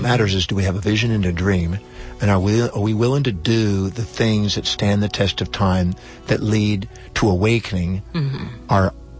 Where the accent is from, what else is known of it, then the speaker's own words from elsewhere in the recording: Houston, Texas, United States; born there; Well, I was born in Houston, Texas.